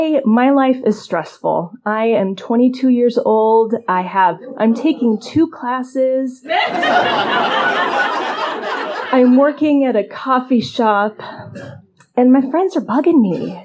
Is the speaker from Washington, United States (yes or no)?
yes; Seattle, Washington, United States; And so what happened for me was I left home. I grew up in Seattle. I went to school up in Bellingham.